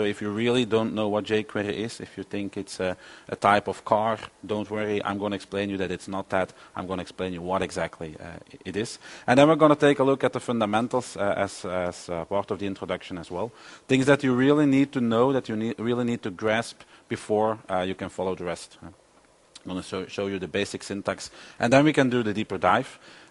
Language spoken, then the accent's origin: English; Belgium; English is a second language; I'm from Belgium, where I am a Microsoft Regional Director and an MVP in Silverlight.